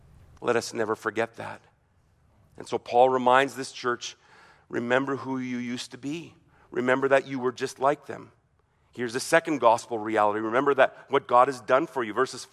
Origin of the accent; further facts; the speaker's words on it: Germany; When I was growing up in Germany, when we go on furlough probably every four years